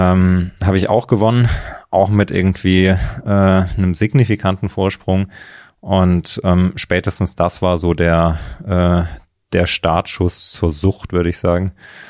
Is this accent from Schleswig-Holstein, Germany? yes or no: no; Thuringia, Germany; moved away as an adult; ich bin in Thüringen aufgewachsen im Mittelgebirge.